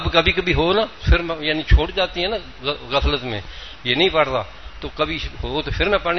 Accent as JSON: {"language": "Urdu", "town": "Bhavnagar", "region": "Gujarat", "country": "India", "said": "ہمارا ضلع بھاو نگر ہے, وہاں کا پانی جو ہے نا اندر نیچے کا, وہ پیتے ہیں نا بیمار ہو جاتے ہیں اس بیماری سے."}